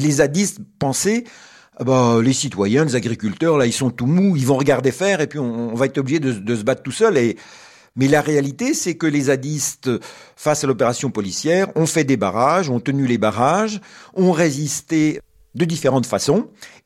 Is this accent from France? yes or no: yes; Rennes, Brittany, France; Moi, je viens de Rennes.